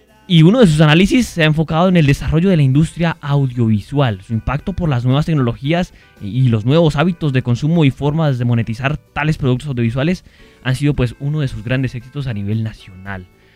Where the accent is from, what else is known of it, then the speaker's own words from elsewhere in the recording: Colombia; nosotros que somos colombianos aficionados al fútbol